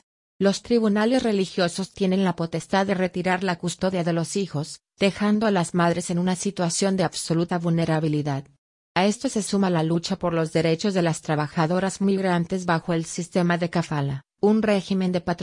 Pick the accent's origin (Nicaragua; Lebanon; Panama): Lebanon; Beirut, Beirut Governorate; moved away as an adult; now in Barcelona, Spain; difícil decisión de dejar Beirut para irme a Barcelona, fue la primera vez que presencié una guerra en mi país sin estar lo suficientemente cerca para ayudar y acompañar a la comunidad